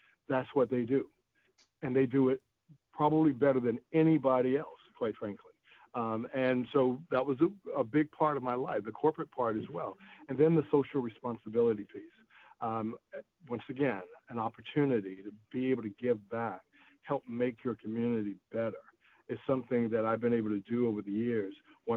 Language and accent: English; St. Augustine, Florida, United States; as a child growing up in St. Augustine, Florida, we didn't have much